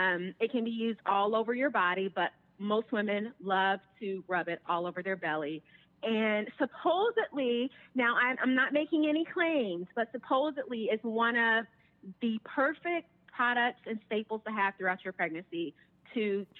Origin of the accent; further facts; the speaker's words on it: Florida, United States; also born or lived in Chicago; No, so I'm originally from Florida.